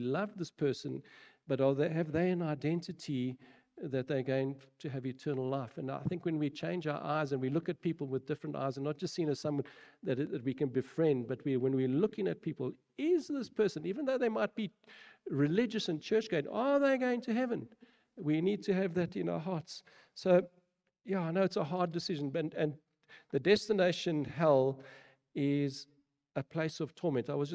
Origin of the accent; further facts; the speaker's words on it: South Africa; born there; I'm born in South Africa, I'm a South African citizen, I have a South African ID card, I have a South African passport